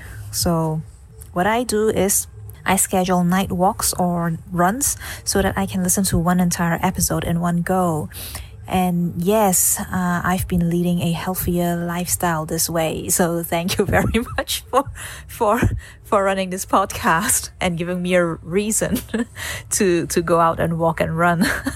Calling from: Macau; I'm calling from Macau, a tiny city in South China, just next to Hong Kong.

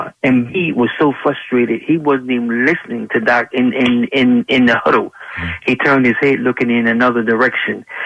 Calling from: Chester, Pennsylvania, United States; Chester, Pennsylvania.

